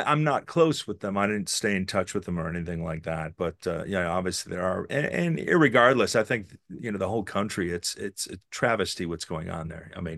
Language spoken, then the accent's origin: English; Rochester, New York, United States; Yes, I'm from Rochester. Grew up here.